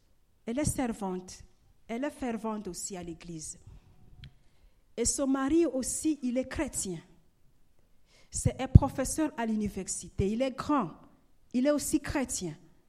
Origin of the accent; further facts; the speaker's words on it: Goma, North Kivu, DR Congo; Moi, je suis de Goma, mais il était venu de Bukavu